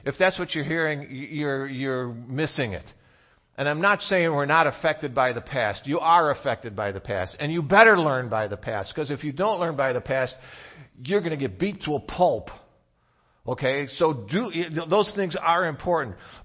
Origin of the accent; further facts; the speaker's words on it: Dalton, United States; Dalton's the town where Jane and I grew up, the town where we met, and the town that, in many regards, I would tell you doesn't exist anymore.